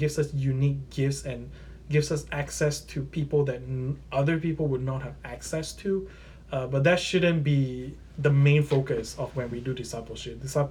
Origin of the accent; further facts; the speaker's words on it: Malaysia; I grew up in Malaysia. I'm like fourth, fifth generation. So the culture that I was part of was, Malaysia is majority Muslim.